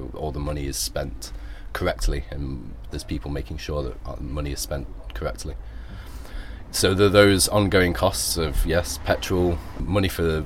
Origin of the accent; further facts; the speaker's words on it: United Kingdom; because it was a civic decision for me as a British citizen to come and see what was happening